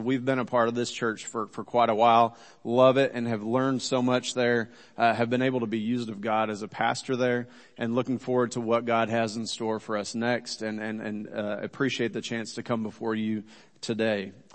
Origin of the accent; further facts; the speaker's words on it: Kansas, United States; which is the farm where I grew up in Kansas. This is near Wichita, Kansas.